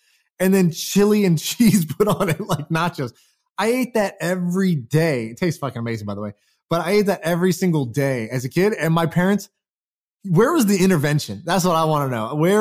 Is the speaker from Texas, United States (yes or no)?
yes; Houston, Texas, United States; I in middle school, I used to eat the school lunch in Texas. I grew up in Houston, Texas in middle school.